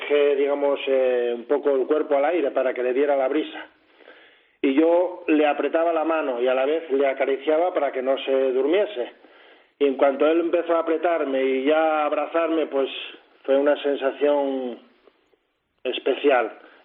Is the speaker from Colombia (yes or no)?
no; Gijón, Asturias, Spain; Estamos en mi tierra.